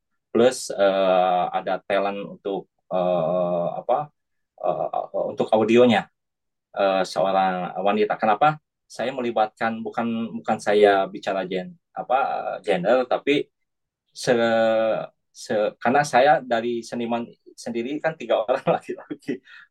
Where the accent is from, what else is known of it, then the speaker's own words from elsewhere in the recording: Bandung, West Java, Indonesia; Ini kan saya dari Bandung